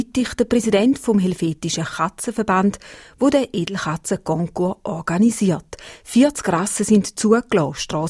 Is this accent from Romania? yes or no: no; Switzerland; die norwegische Waldkatze, die bei uns in der Schweiz sehr populär ist.